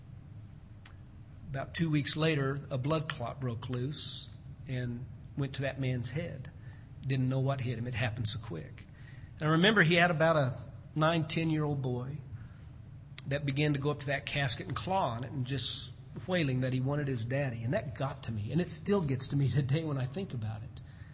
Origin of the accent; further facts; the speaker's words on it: Colorado, United States; the old fella that I started working for years ago back in my hometown in Colorado told me.